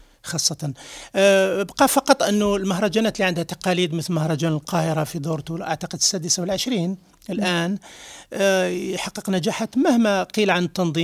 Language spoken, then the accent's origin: Arabic; Algeria; وإن كان بلدي الجزائر الذي أحبه كثيرا